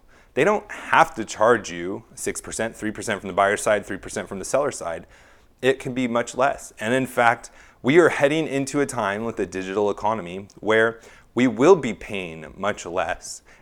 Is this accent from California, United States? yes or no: yes; California, United States; Well, I'm from California and I live in Hawaii now